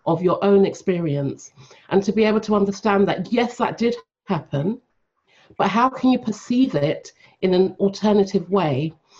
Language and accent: English; London, United Kingdom; Yes, I'm here from London.